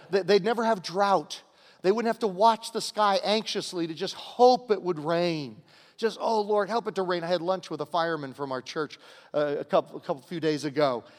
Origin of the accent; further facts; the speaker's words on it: Virginia, United States; Growing up in Virginia, we had a peanut farm.